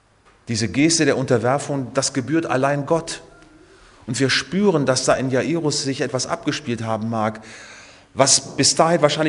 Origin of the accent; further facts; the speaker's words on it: Cologne, North Rhine-Westphalia, Germany; als ich vor einiger Zeit Köln besuchte, meine Heimatstadt, und mir einige Dinge noch einmal angeschaut hatte.